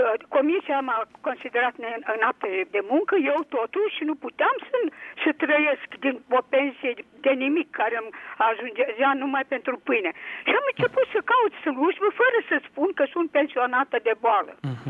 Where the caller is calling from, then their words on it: Bucharest, Romania; Sunt din București și vreau să vă spun că și eu am fost o victimă a acestor concepții.